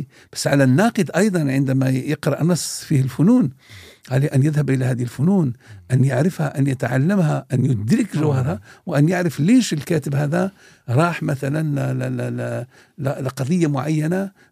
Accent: Algeria; لدرجة أن بعض حتى يتهموا بالخيانة يعني عندنا في الجزائر يعني

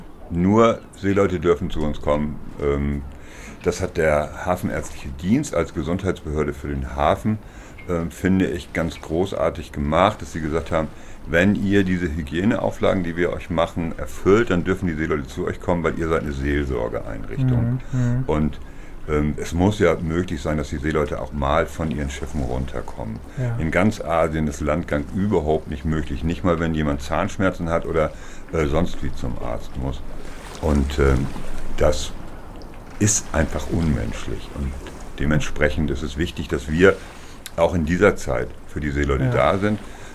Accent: Lower Saxony, Germany; als Ostfriese

